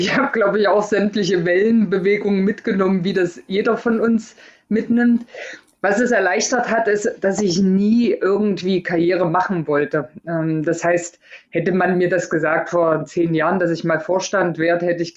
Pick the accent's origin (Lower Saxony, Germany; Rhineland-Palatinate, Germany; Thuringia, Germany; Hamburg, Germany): Thuringia, Germany; Erfurt; bei uns in Erfurt, ich bin in Erfurt groß geworden